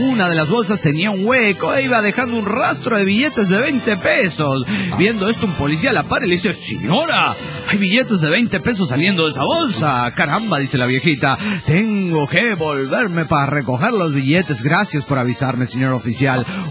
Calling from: Santa Barbara, California, United States; de Santa Bárbara, Califas.

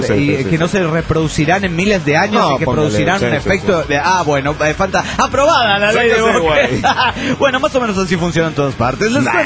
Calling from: León, Guanajuato, Mexico; de León, Guanajuato.

